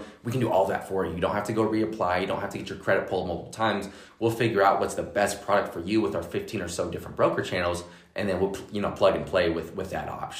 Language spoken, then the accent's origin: English; Boise, Idaho, United States; I grew up here in Boise and got into the lending industry 2019